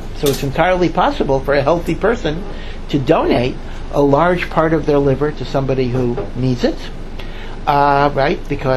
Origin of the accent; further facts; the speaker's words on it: Maryland, United States; You know, I come from Maryland, Washington, D.C.